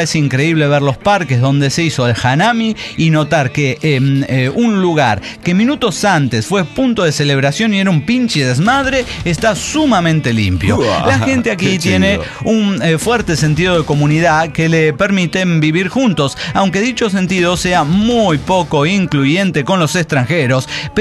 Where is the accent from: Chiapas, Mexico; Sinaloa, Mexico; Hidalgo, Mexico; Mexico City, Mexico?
Mexico City, Mexico; yo como chilango le digo